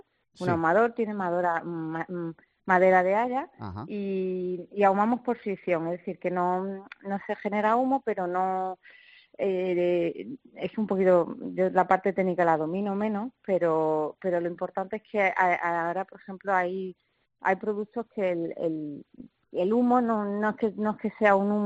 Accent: Málaga, Andalusia, Spain; Yo ya soy malagueña, yo nací aquí en Málaga.

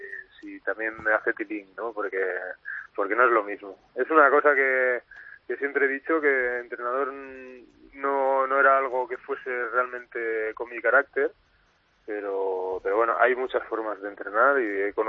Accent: Spain; Hombre, por supuesto que yo soy español

